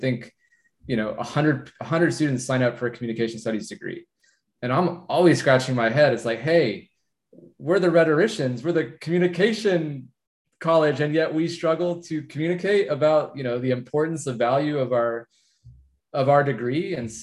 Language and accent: English; Austin, Texas, United States; I'm born and raised in Austin, Texas. And I started my academic journey at ACC, the community college here in Austin.